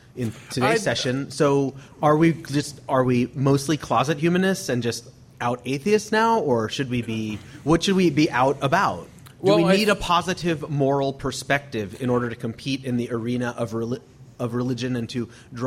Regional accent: Bellingham, Washington, United States; from Bellingham, Washington.

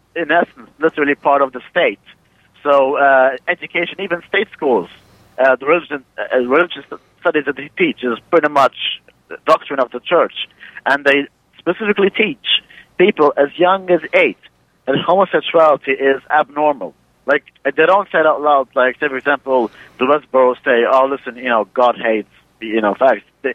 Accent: Malta; now in Ireland; Well, I'm calling from Ireland, but I'm originally from Malta. I don't know where if you know, it's in the Mediterranean Sea. It's a very small country with a population of 400,000, roughly.

